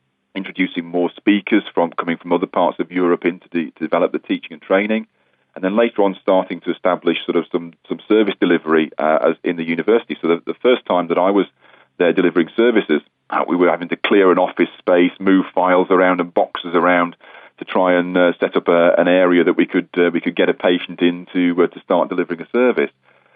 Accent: England, United Kingdom; And I said, I'm from England.

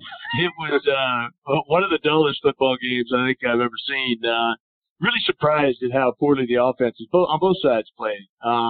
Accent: Santa Clara, California, United States; Stanford was 15 minutes from where I grew up in Santa Clara.

